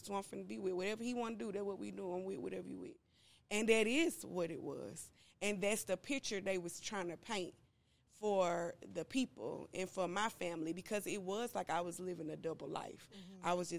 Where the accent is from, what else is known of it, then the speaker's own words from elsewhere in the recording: Ellenwood, Georgia, United States; also born or lived in Ashby; I'm originally from Ashby, but my mom married my dad, and we moved to Glen, to Ellenwood, I mean, and on the east side. So that's where I was raised at.